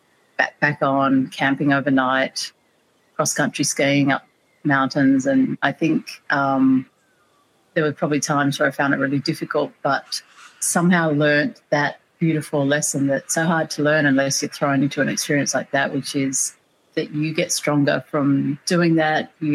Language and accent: English; Canberra, Australian Capital Territory, Australia; I grew up in Canberra in Australia, so the capital, it's a sort of relatively small town surrounded by a lot of nature.